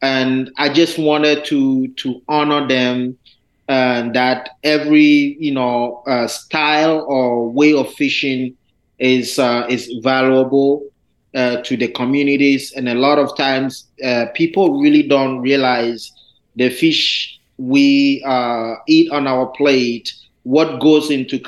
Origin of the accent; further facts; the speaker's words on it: Kokrobite, Greater Accra, Ghana; my hometown, Kokrobite, where I grew up.